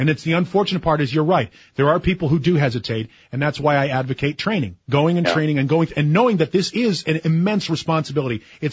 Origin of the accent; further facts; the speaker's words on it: Boston, Massachusetts, United States; also born or lived in Dorchester; I grew up in a very, very violent neighborhood in an area called South Boston, Massachusetts, which is not a fun